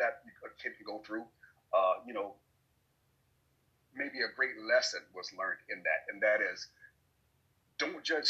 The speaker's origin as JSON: {"language": "English", "region": "South Carolina", "country": "United States", "said": "I'm originally from South Carolina. I think I should stipulate 80 degrees Fahrenheit."}